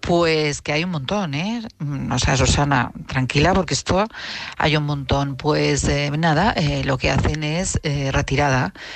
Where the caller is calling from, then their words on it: Madrid, Community of Madrid, Spain; de Madrid, esta vez no se me olvida.